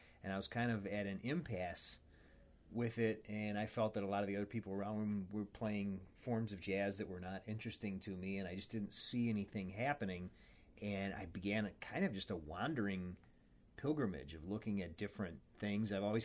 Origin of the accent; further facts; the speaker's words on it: Iowa, United States; born there; because I'm an American. You know, I was born in Iowa in the middle of the USA